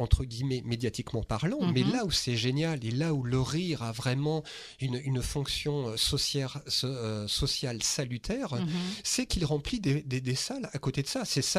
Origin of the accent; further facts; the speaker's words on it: France; vu que je suis français et qu'on a un humoriste en France qui a beaucoup de succès